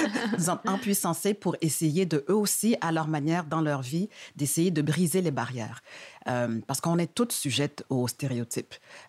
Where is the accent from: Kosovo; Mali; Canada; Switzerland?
Canada; Montreal, Quebec; moi, quand j'étais adolescente, les modèles de femmes noires, il n'y avait pas tant que ça, étant donné que je suis née puis j'ai grandi à Montréal.